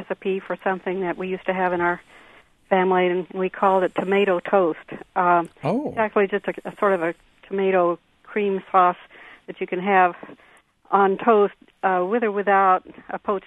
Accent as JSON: {"language": "English", "town": "Kirwin", "region": "Kansas", "country": "United States", "said": "Very, very small town called Kerwin. The nearest little bit larger town was Phillipsburg in northwest Kansas."}